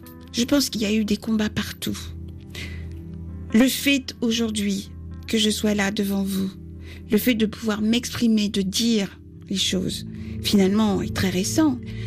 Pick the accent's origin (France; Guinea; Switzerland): France; Nous sommes Français et donc on doit avoir notre pleine entière place dans la société.